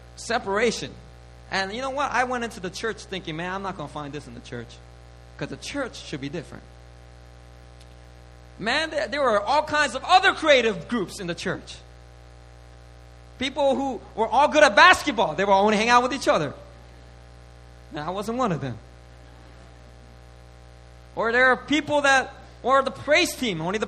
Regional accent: Philadelphia, Pennsylvania, United States; I grew up in Philadelphia. There's a lot of racism in Philadelphia.

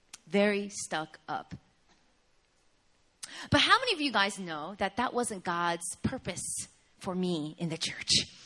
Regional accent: New York, United States; I'm from New York. You know what I mean? Not that New Yorkers aren't happy, but we don't express our happiness in such an overt, you know, way.

